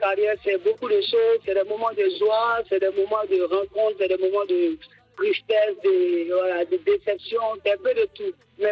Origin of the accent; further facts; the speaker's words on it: Côte d’Ivoire; Et là, chez nous, en Côte d'Ivoire, c'est important qu'on puisse jauger un peu notre record de popularité